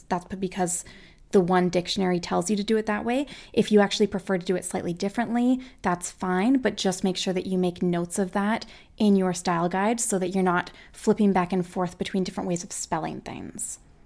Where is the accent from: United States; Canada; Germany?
Canada; I'm Canadian.